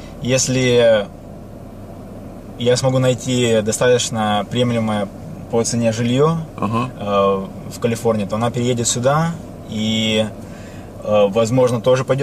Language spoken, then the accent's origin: Russian; Sochi, Krasnodar Krai, Russia; moved away as an adult; now in United States; Я сам из России, вырос в Сочи, получил образование в Таганроге.